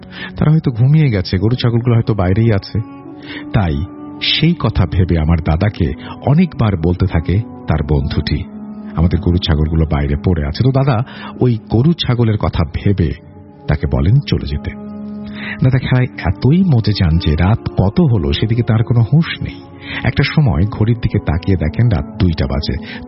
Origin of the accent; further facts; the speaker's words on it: Daulatpur, Khulna Division, Bangladesh; now in Dhaka, Bangladesh; বর্তমান ঠিকানা মিরপুর, পীরেরবাগ, 60 ফিট, ঢাকা। আমার গ্রামের বাড়ি কুষ্টিয়া জেলার দৌলতপুর থানার বাহিরমাদি সদরঘাট গ্রামে।